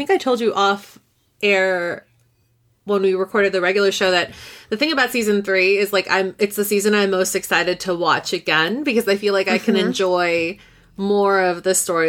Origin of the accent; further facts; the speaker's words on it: California, United States; I'm from California. I'm directly affected